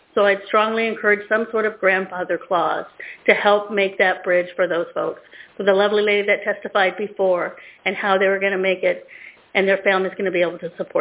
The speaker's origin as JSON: {"language": "English", "town": "Anchorage", "region": "Alaska", "country": "United States", "tie": "born or raised there", "lives_now": "Juneau, United States", "said": "I'm a resident here in Juneau. I was, however, born and raised in Anchorage. I'm here as a daughter of a former resident. My mom was a pioneer in Alaska."}